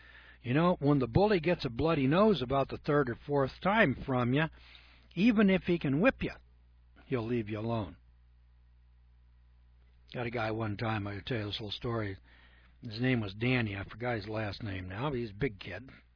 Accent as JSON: {"language": "English", "town": "Eureka", "region": "California", "country": "United States", "also_born_or_lived": "Arcata", "said": "there's another school there, Fortuna, Arcata, Eureka, and Ferndale were in the competition, and I was from Eureka, and so I beat those other three schools. When I transferred to Arcata"}